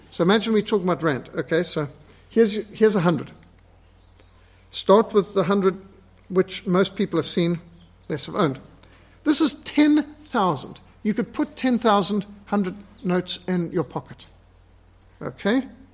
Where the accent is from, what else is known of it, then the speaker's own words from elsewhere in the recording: Zimbabwe; I was brought up with ticks in Rhodesia, that's very normal, so.